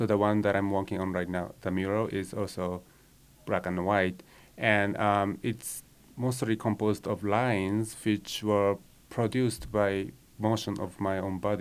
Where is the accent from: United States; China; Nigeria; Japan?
Japan; Tokyo; So I was born and raised in Tokyo. And then when I was a teenager, there was a big trend of street culture from New York.